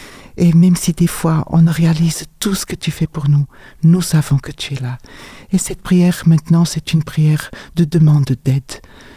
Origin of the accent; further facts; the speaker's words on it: Annecy, Auvergne-Rhône-Alpes, France; Je me suis dit, mais je suis d'Annecy, c'est juste à côté.